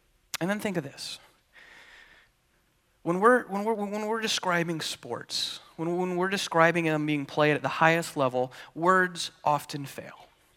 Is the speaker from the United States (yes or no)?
yes; Utah, United States; Growing up in Utah, I got to see